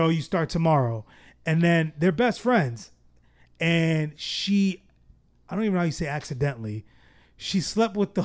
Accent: Jersey City, New Jersey, United States; Because I'll tell people I'm from Jersey City and they'll be like, what is that? And I'm like, come on, man. We're not that small of a town.

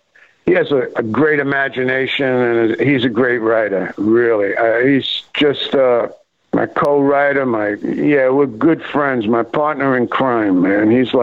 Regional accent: Bronx, New York, United States; when I grew up in the Bronx, there's a little cathedral in the center of my Italian neighborhood

